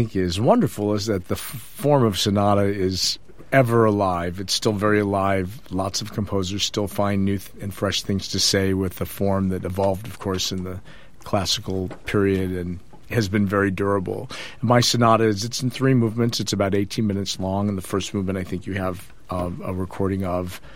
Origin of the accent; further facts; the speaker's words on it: Cleveland, Ohio, United States; And Cleveland is my hometown.